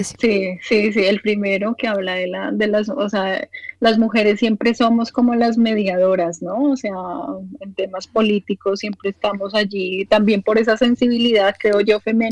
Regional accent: Colombia; nos tiene que decir a todos algo como ciudadanos, como colombianos

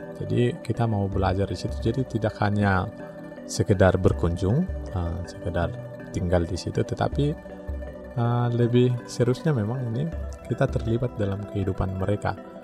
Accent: North Sumatra, Indonesia; ada saya sendiri berasal dari Sumatera Utara ataupun Tapanuli, Tanah Batak.

